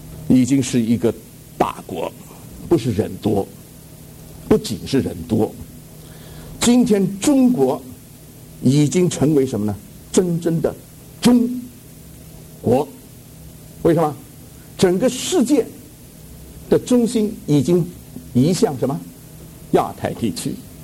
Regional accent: United States; Chinese is a second language; 你大概还不知道我在哪里长大的，我在美国长大的，我的中文在美国学的。

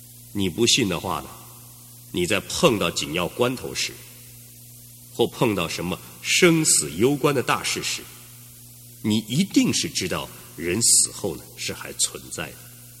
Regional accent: China; 我们中国人说呢，这是大逆不道，要遭天责。

